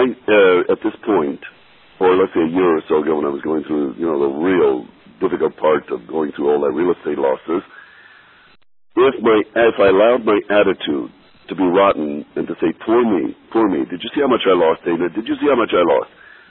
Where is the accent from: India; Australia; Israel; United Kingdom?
Israel; now in United States; I'm originally from Israel. I'm still a guest here after 50 years.